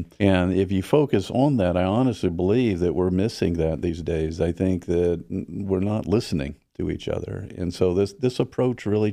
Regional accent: the South, United States; I think that I grew up in the South where food was everything.

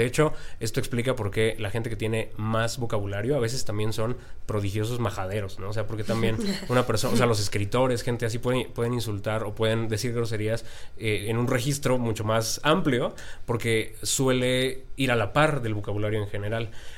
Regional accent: Mexico; Y uno y como mexicano va y en automático de pronto ya tiene 12 años

